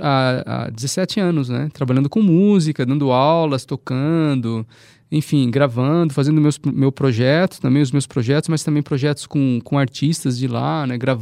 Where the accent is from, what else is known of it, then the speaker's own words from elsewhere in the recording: São Paulo, Brazil; now in Cape Verde; Temos o mar aqui em São Paulo, sou de São Paulo, mas eu não tenho uma ligação direta, nunca tive uma ligação direta com o mar, como eu tenho em Cabo Verde, né?